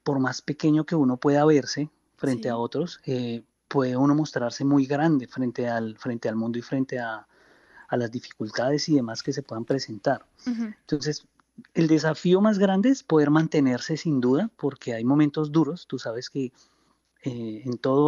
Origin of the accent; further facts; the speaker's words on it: Boyacá, Colombia; yo soy boyacense, ¿no? Entonces tengo como una herencia un poco, digamos, campesina